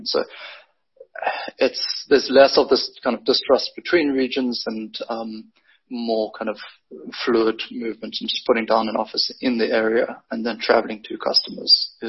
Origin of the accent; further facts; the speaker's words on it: South Africa; I think there's some natural bias in being South African